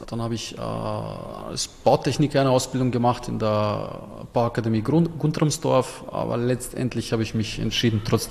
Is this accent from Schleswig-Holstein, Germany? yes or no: no; Wolfsburg, Lower Saxony, Germany; also born or lived in Vienna; now in Austria; Okay, ich bin in Wolfsburg aufgewachsen.